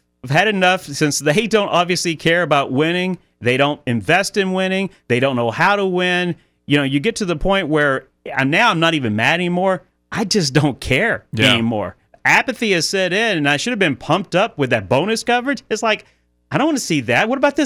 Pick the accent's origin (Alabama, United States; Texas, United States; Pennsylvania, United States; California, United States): Alabama, United States; the closest one were the Atlanta Falcons as far as growing up in Alabama.